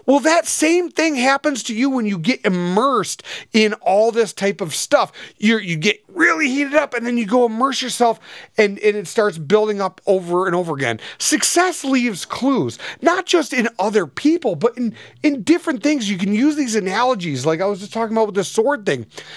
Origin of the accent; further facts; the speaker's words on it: Michigan, United States; I'm from Michigan. Planting a palm tree up here in Michigan is not going to work out too well for you